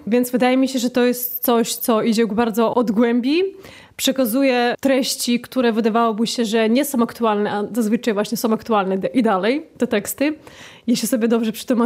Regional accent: Belarus; now in Poland; ja się wychowałam na Białorusi, pochodzę też stamtąd, natomiast ciężko mi też tak naprawdę się określić co do narodowości. Mieszkam w Polsce

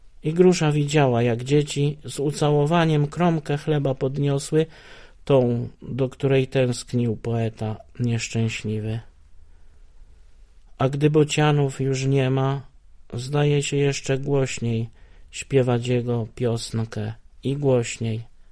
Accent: Szerzyny, Lesser Poland, Poland; to jest między, tam za Jasłem, między Bieczem a Jasłem, właśnie moje rodzinne strony, Szerzyny

